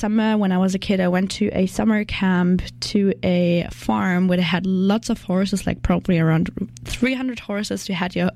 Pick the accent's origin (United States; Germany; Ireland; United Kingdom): Germany; English is a second language; I'm the intern here at CJSF and I'm from Germany.